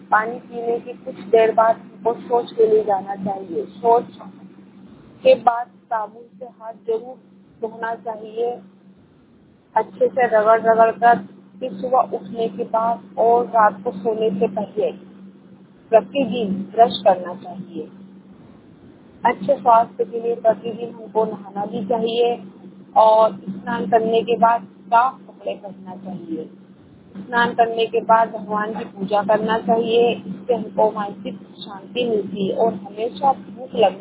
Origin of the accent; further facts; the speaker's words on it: Mhow, Madhya Pradesh, India; मैं महू से हूँ, तहसील महू, जिला इंदौर।